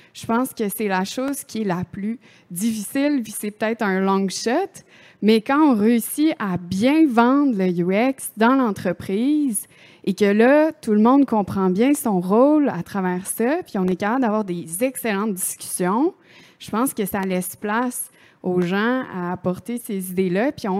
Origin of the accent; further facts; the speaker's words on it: Quebec, Canada; Je viens de la Beauce, moi-là.